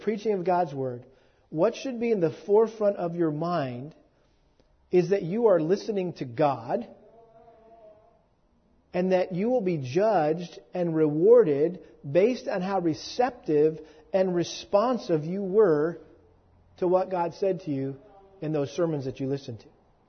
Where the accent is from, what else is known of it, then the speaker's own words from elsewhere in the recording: Massachusetts, United States; I got a picture of this every spring growing up in Massachusetts, and we had this huge garden